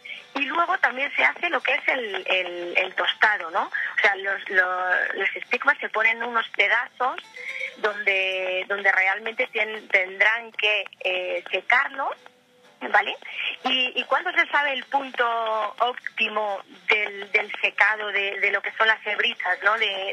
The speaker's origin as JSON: {"language": "Spanish", "region": "Castilla-La Mancha", "country": "Spain", "said": "promover mis productos como buena manchega que soy"}